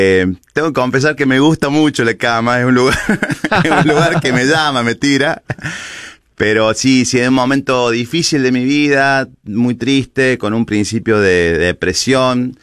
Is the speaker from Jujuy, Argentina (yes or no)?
no; Villa Dolores, Córdoba, Argentina; soy bien cordobés y del interior del interior sería, porque soy de un lugar que se llama Villa Dolores, que queda en el valle detrás de la sierra, en un lugar, una zona muy bonita ahí en Córdoba